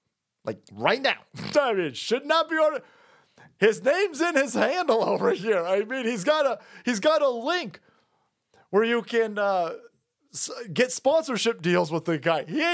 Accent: Canada; As a Canadian, I know that there are many MAGA supporters. Unfortunately, we're in southern Ontario

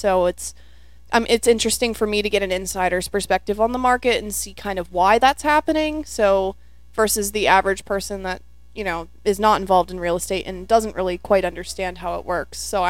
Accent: Oregon, United States; born there; I was born in Oregon, so I'm a big Oregon Ducks fan. And I'm a big fan of Oregon as well.

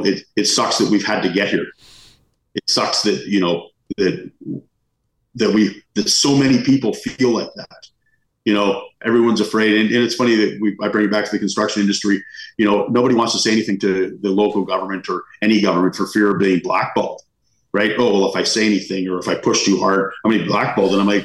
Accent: Canada; I don't want to be that as a Canadian.

